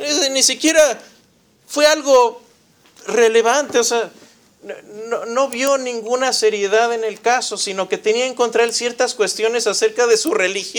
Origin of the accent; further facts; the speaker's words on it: Querétaro, Mexico; No eran como en mi país, mi estado se llama Querétaro